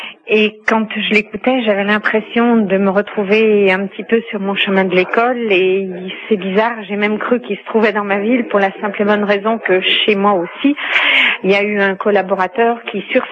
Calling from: Chambéry, Auvergne-Rhône-Alpes, France; de Chambéry.

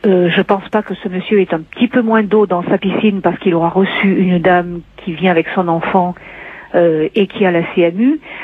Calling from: Grenoble, Auvergne-Rhône-Alpes, France; de Grenoble.

